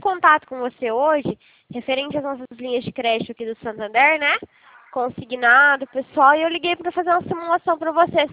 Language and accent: Portuguese; Rio Claro, São Paulo, Brazil; Rio Claro.